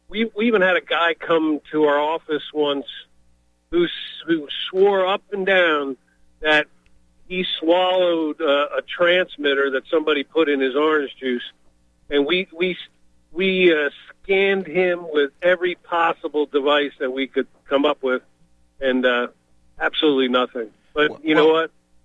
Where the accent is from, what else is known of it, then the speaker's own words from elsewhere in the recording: Margate, Florida, United States; Well, I grew up in Margate, which is just north of Fort Lauderdale, and west of Pompano, right next to Coral Springs.